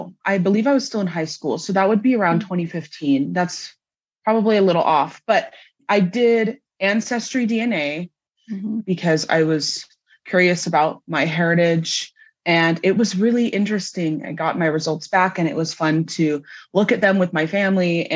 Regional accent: Utah, United States; as you heard, and I am from Utah.

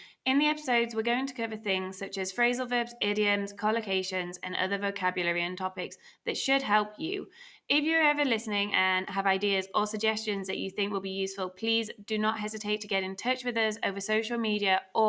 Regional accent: England, United Kingdom; now in Spain; I'm English. We are two experienced English teachers living and working in Galicia, which is a region of Spain in the northwest, just above Portugal.

